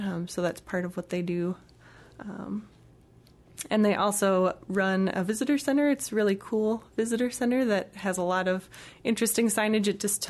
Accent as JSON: {"language": "English", "region": "Minnesota", "country": "United States", "said": "I'm from Minnesota, so encountering black bears, they're kind of intimidating, but for the most part, they just stick to themselves."}